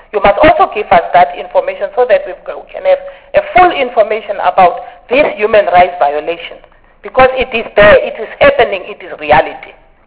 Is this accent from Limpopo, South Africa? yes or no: yes; Limpopo, South Africa; I'm from Limpopo. In Limpopo, farm workers were killed